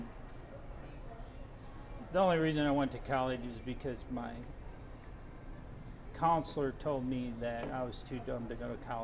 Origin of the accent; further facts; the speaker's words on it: South Dakota, United States; I'm from South Dakota.